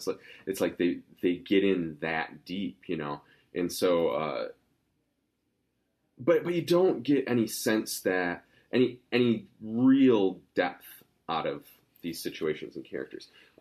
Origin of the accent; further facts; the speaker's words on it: Grand Rapids, Michigan, United States; the guy who wrote the screenplay from that is from my hometown, Grand Rapids.